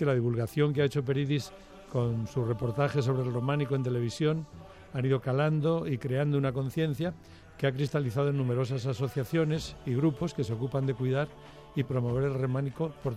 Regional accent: Castile and León, Spain; los dos somos castellanos viejos de la montaña palentina, donde yo creo que se encuentra la mayor concentración de arte románico del mundo.

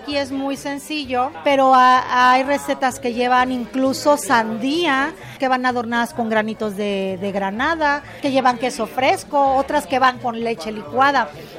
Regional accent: Mazatlán, Sinaloa, Mexico; el taco gobernador de mi tierra, de Mazatlán, Sinaloa

